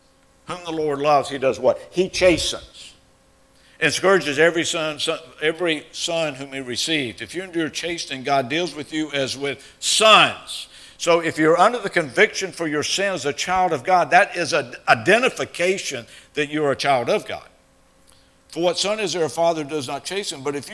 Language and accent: English; the South, United States; So I'm like, I'm from the South, I like conversations.